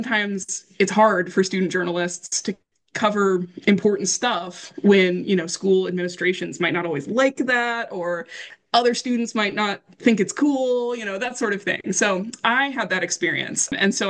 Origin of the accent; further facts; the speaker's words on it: Indiana, United States; I grew up in Indiana